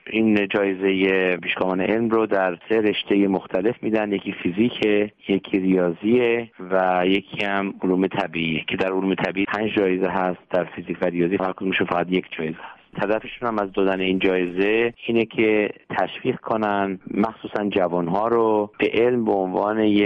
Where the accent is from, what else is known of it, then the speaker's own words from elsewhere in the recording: Iran; moved away as an adult; now in United States; من در ایران متولد شدم در یک خانواده با 2 برادر دیگه. دبیرستان البرز تحصیل کردم، بعد از دبیرستان به آمریکا اومدم برای ادامه تحصیل و از اون موقع بعد اینجا مقیم هستم.